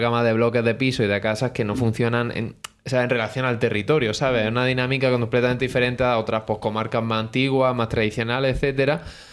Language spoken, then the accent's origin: Spanish; Andalusia, Spain; Mi pueblo de Granada tiene 10.000 habitantes y funciona como una ciudad pequeña.